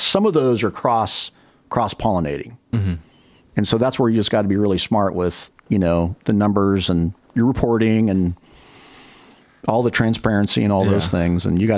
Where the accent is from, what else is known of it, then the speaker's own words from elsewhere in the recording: California, United States; And most of the time, though, also as a side note, I don't tell people I'm originally from California.